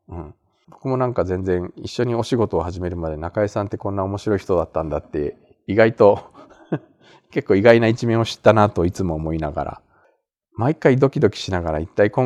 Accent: Tokyo, Japan; also born or lived in Kansai; 私地元は東京とか関東なんですけど、やっぱあの仕事で関西6年住みましたけど

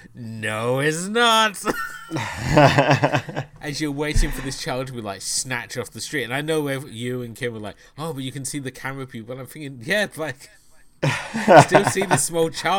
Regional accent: United Kingdom; as I said, as a Brit

